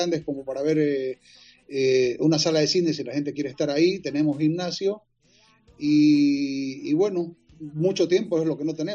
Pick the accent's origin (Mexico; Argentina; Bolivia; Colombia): Bolivia; en mi país, en Bolivia.